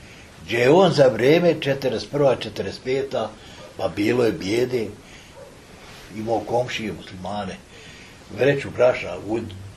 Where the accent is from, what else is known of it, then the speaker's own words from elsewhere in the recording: Bijeljina, Republika Srpska, Bosnia & Herzegovina; now in Tuzla, Bosnia and Herzegovina; ja došao sam iz Bijeljnje u Tuzlu, imao, brat mi je u Bijeljni